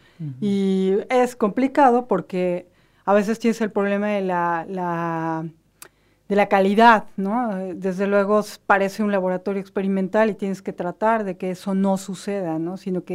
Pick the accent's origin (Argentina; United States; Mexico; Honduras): Mexico; Mexico City; cuando estuvo en la Ciudad de México, que es de donde yo vengo